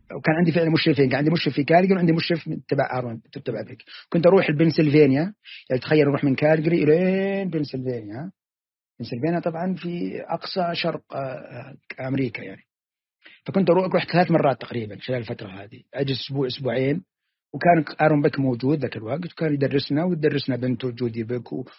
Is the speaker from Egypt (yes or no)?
no; Saudi Arabia; كملت البرنامج 2 على المرضى عندنا في السعودية